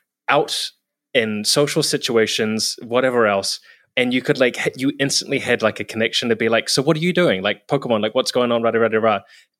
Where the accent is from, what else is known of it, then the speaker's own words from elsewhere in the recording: New Zealand; like I was from New Zealand, but like I happened to be in San Francisco and Seattle and Vancouver at that time.